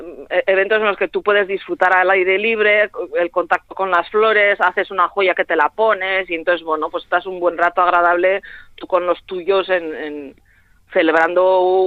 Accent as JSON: {"language": "Spanish", "town": "Astigarraga", "region": "Basque Country", "country": "Spain", "said": "yo, por ejemplo, que soy de Astigarraga"}